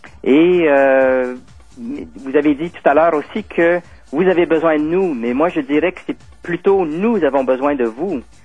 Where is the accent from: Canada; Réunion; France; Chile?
Canada; Penetanguishene, Ontario; also born or lived in Toronto; Mais moi, je suis originaire de Penetanguishene, qui est oui. une petite ville à 2 heures au nord de Toronto.